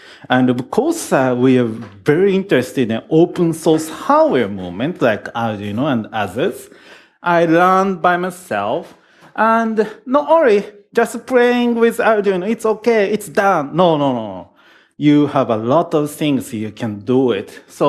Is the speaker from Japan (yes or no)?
yes; Tokyo, Japan; English is a second language; from Tokyo.